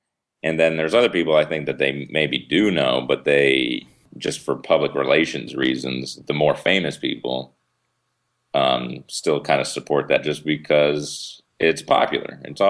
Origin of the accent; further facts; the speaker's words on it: Boston, Massachusetts, United States; And I took an economics class at UMass Boston, which I'm from the Boston area.